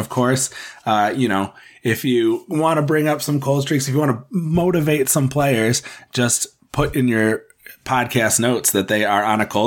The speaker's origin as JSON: {"language": "English", "region": "Midwest", "country": "United States", "tie": "born or raised there", "accent": "Midwestern", "said": "I've got a Clegg Middle School in my hometown, and that's how we did it. So you've at least got the Midwestern accent version accurate."}